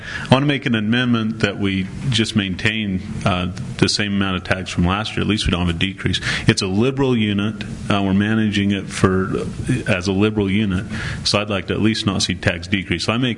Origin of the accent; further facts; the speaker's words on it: Beaver, Utah, United States; I'm from Beaver. That's where I'm at, representing sportsmen.